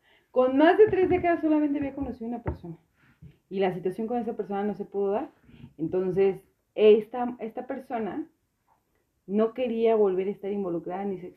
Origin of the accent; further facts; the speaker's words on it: Guanajuato, Mexico; now in Morelia, Mexico; Yo soy de Guanajuato, pues ustedes no lo sabían, ustedes sí lo sabían.